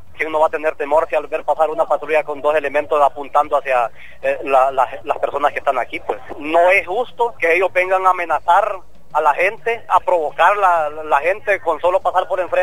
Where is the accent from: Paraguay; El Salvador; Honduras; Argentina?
Honduras; como ciudadanos comunes, como hondureños, tenemos derecho